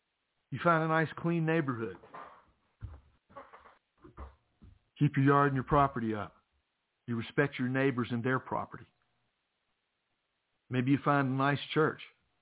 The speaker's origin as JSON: {"language": "English", "region": "West Virginia", "country": "United States", "tie": "born or raised there", "said": "I have always loved my home state. I have always loved West Virginia with all of her flaws."}